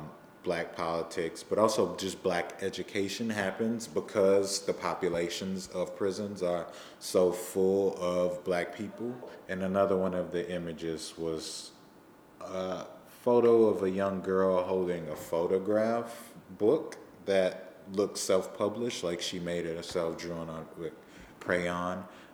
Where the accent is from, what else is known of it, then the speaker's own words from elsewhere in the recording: Houston, Texas, United States; also born or lived in New Orleans; originally from New Orleans, Louisiana. I grew up in Houston, Texas, and I'm an artist with the Black School.